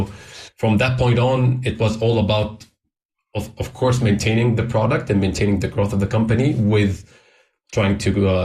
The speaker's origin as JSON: {"language": "English", "country": "Egypt", "second_language": "English", "moved": "as an adult", "said": "I was working back in my home country in Egypt"}